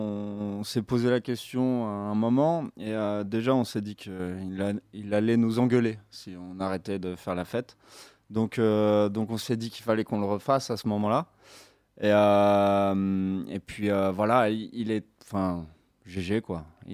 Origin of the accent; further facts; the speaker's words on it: Paris, Île-de-France, France; on est de Paris à la base. Voilà, on est parisien.